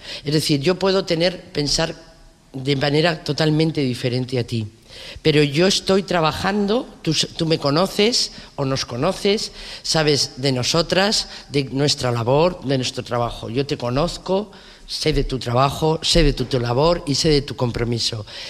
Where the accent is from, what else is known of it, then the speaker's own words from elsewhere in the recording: Spain; aquí tengo papeles, soy española, no necesito una ayuda